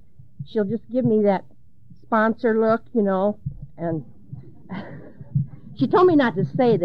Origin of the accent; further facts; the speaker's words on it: Mason City, Iowa, United States; from Mason City.